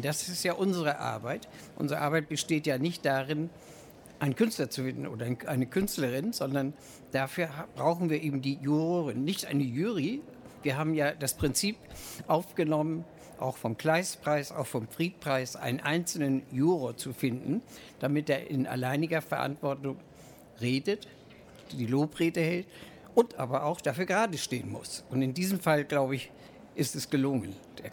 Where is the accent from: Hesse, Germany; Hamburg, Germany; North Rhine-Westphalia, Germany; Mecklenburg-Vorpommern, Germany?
Hamburg, Germany; Und wir als Hamburger haben natürlich diese Szene sehr im Auge gehabt